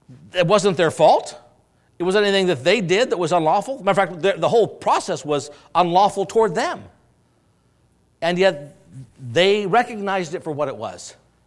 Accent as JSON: {"language": "English", "region": "Oregon", "country": "United States", "tie": "born or raised there", "said": "I grew up in Western Oregon and we had blackberries, patches."}